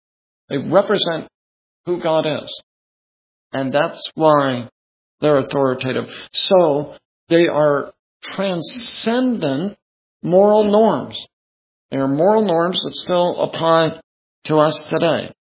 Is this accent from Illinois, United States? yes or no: no; Oregon, United States; I grew up in Oregon, lots of rivers and beautiful rivers.